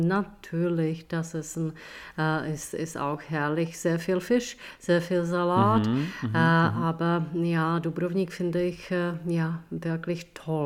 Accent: Prague, Czechia; German is a second language; Du bist da wie in einem Märchen, etwas wie bei uns in Prag.

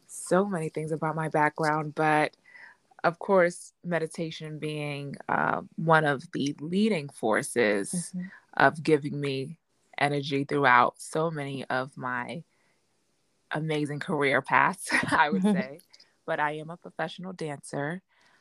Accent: New York City, New York, United States; I'm from New York. Brooklyn, New York, right? Grew up in Brownsville.

